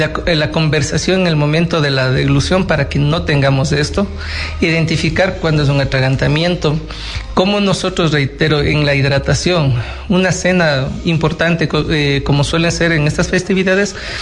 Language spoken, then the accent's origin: Spanish; Ecuador; nosotros a veces como latinos o como ecuatorianos somos muy buenos para actuar cuando pasó